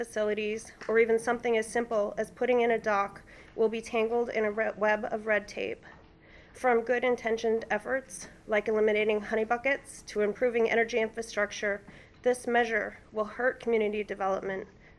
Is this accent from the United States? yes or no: yes; Nome, Alaska, United States; I was born and raised in Nome and have lived in Alaska my whole life